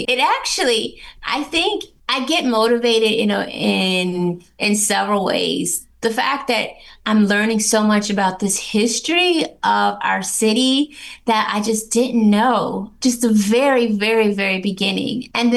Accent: Buffalo, New York, United States; To me, it's kind of like a love letter to my hometown. And it will highlight and amplify Buffalo for all its beauty and just all of the rich history that this city had

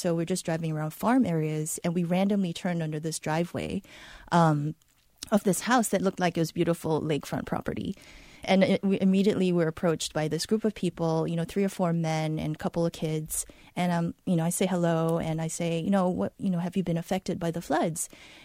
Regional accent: Singapore; I'm Singaporean. Food is in my DNA.

